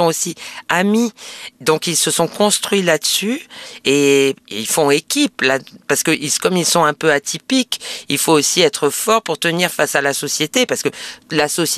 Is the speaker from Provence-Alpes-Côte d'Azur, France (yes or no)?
yes; Nice, Provence-Alpes-Côte d'Azur, France; now in Paris, France; Moi, je ne suis pas une Parisienne de naissance. Hein, je suis une Niçoise.